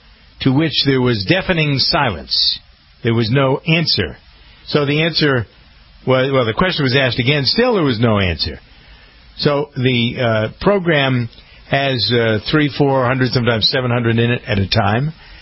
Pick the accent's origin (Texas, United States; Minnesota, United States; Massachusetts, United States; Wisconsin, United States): Massachusetts, United States; Framingham; I just went through a town meeting experience here in Framingham, my hometown.